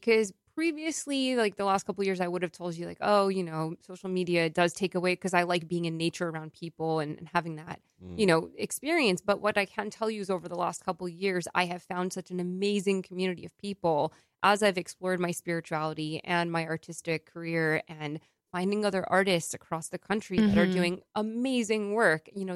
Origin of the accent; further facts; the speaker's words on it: New York, United States; it's like any tropical place you go to as a New Yorker, it takes you a good 4 or 5 days to meet their pace